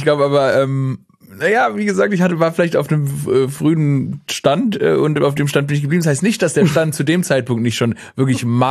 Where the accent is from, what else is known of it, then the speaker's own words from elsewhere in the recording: Stuttgart, Baden-Württemberg, Germany; Ja, ich bin gebürtiger Stuttgarter.